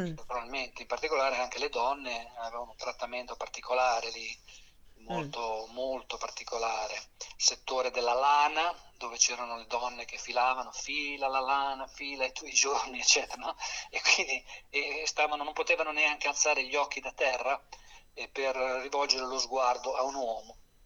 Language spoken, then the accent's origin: Italian; Sassuolo, Emilia-Romagna, Italy; born there; sono appunto nato a Sassuolo, provincia di Modena